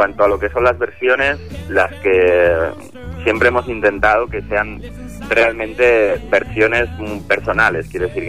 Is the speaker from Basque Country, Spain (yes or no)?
yes; Vitoria-Gasteiz, Basque Country, Spain; moved away; Yo soy el único que no es de aquí, yo soy de Vitoria. Y bueno, yo vine aquí a estudiar música